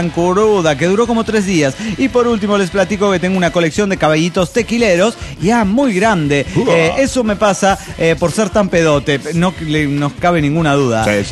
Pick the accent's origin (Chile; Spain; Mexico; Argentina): Mexico; Mexico City; mexicano.